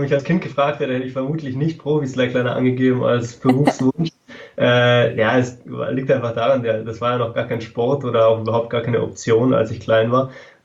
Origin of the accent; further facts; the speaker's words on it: Freising, Bavaria, Germany; Ich komme aus Freising bei München